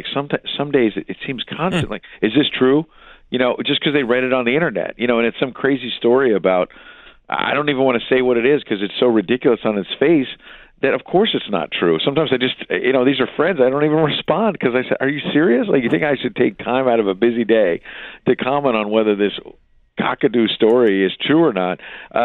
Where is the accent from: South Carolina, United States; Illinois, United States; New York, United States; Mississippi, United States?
New York, United States; Queens; Well, I got to be honest that I probably should have been a Mets fan, but I was growing up in the 70s when the Yankees were good.